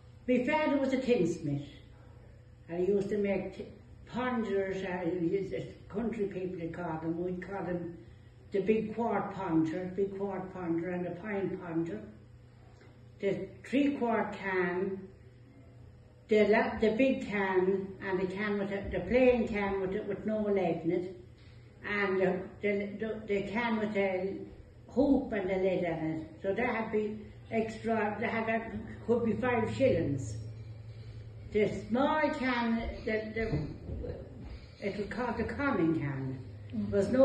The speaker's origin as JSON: {"language": "English", "town": "Longford", "region": "County Longford", "country": "Ireland", "tie": "born there", "said": "I was born in Longford. In Longford Hospital, but Longford was County Longford."}